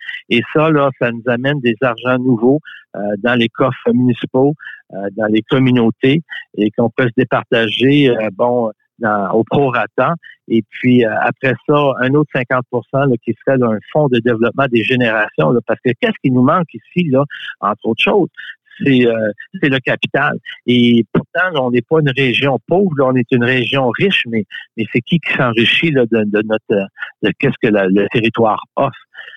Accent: Baie-Comeau, Quebec, Canada; also born or lived in Montreal; Je suis quelqu'un de Baie-Comeau, je suis un natif de Baie-Comeau, c'est pas de ma faute, mais je suis de Baie-Comeau. Et j'ai passé 30 ans à l'extérieur. Je suis parti sur un transfert, j'ai vécu à Montréal, je suis de retour là à Baie-Comeau depuis 2021.

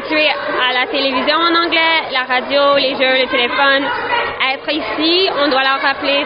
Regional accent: Ontario, Canada; Moi aussi, j'ai été élevée en Ontario. C'est difficile de garder son français.

